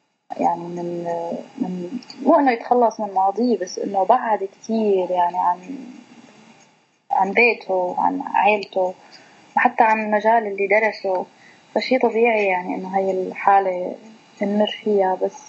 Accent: Syria; نحن كشعب سوري عانينا كثير وعم نعاني كثير

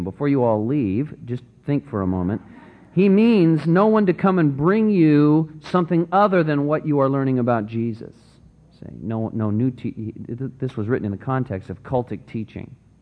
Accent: Santa Cruz, California, United States; In my hometown of Santa Cruz, there were a couple of streets that dated back into the 1800s

